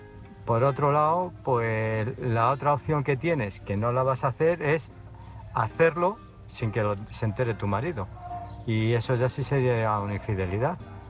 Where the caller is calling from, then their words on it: Illescas, Castilla-La Mancha, Spain; de Illescas.